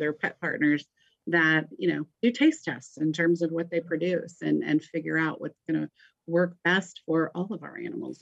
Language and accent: English; Indianapolis, Indiana, United States; I grew up as your next door neighbor. I grew up in Indianapolis.